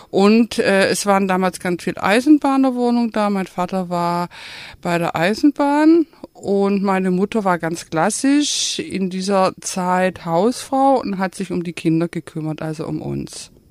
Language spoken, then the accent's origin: German; Tübingen, Baden-Württemberg, Germany; ich bin 1959 geboren in Tübingen, bin aufgewachsen in der Altstadt, also die ersten drei Lebensjahre, und dann sind meine Eltern an den Güterbahnhof gezogen.